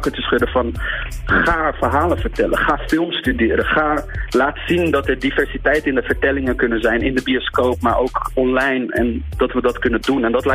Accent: Rotterdam, South Holland, Netherlands; ik ben opgegroeid in Spangen en ik ben eigenlijk op een veel te late leeftijd erachter gekomen dat je film kan studeren.

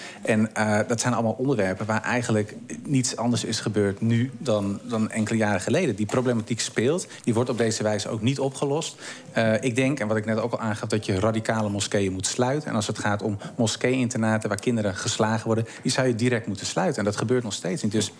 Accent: Almere, Flevoland, Netherlands; Ik kom zelf uit Almere. Nou, dat is natuurlijk een stad waar de PVV de grootste partij is in de gemeenteraad.

